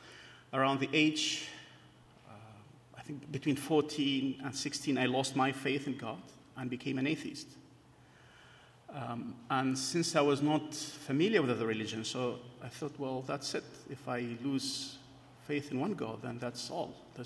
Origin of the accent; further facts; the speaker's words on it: Kurdistan Region, Iraq; born there; English is a second language; I was born in Kurdistan in northern Iraq.